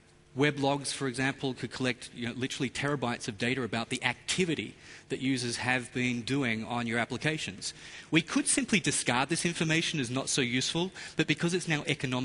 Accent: Australia; accent: American; I'm co-presenting with Saptak Sen here. Accent's American. Actually, I'm Australian. I spent a little too much time in America.

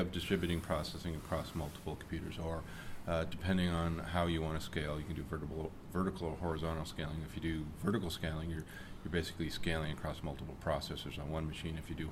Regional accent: Canada; Right. I'm Canadian, eh?

